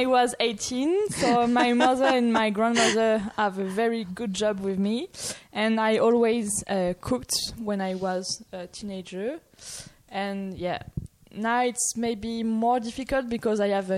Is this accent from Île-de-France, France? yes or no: no; Auvergne-Rhône-Alpes, France; English is a second language; because I come from Savoie.